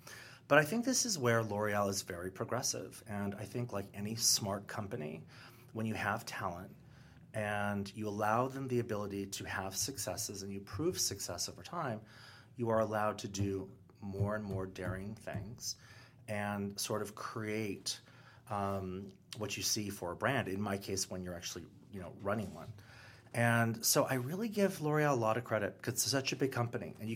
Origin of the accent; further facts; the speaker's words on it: California, United States; And I'm from Southern California.